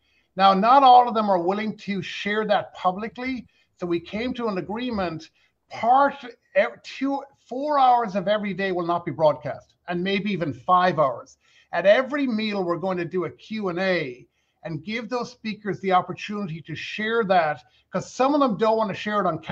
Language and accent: English; Ireland; A golfer, I'm not a golfer, even though I'm Irish.